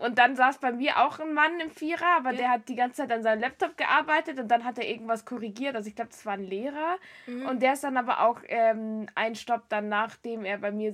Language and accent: German; Germany; now in Switzerland; Aber ich als Deutsche habe noch gar keinen deutschen Hass in der Schweiz erlebt, seit ich jetzt hierher gezogen bin, seit einem Jahr.